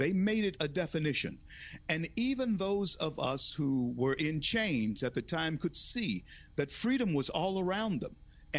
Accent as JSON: {"language": "English", "country": "United States", "tie": "born or raised there", "said": "Growing up in a middle-class black home, upper-middle-class black home, I was privileged as a child growing up in America."}